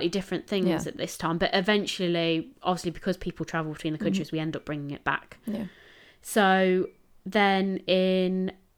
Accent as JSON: {"language": "English", "country": "United Kingdom", "said": "so as British people aren't very good at starting things, so we take it off everyone else."}